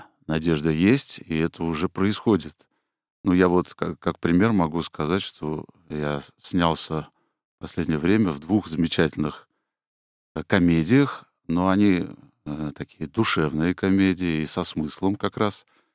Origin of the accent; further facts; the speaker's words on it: Ufa, Bashkortostan, Russia; moved away as an adult; now in Moscow, Russia; Я сам родом из Уфы.